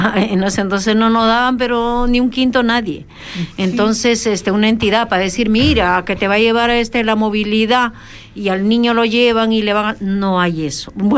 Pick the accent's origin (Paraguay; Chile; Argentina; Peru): Peru; now in Fuerteventura, Spain; por allá en mi país todavía existe eso del machismo.